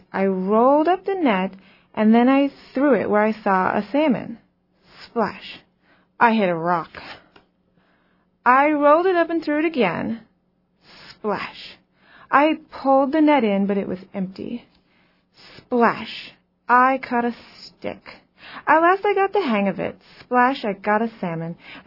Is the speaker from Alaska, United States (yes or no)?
yes; Juneau, Alaska, United States; Yes, I'm from Juneau. I live here with my husband, who is from Hoonah, and we have our 2 kids growing up here in Juneau.